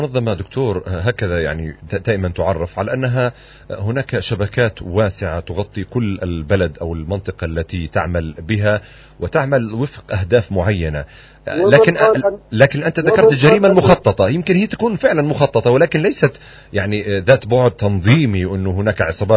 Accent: Gaza, Gaza Strip, Palestine; يعني عندنا في غزة الحرامي أو المجرم ما بيلحق يتهنى على جريمته

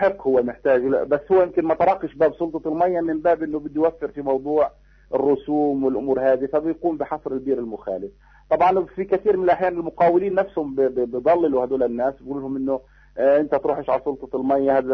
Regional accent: Gaza Strip, Palestine; هذا الموضوع يعني أمن قومي بالنسبة لنا كفلسطينيين داخل قطاع غزة

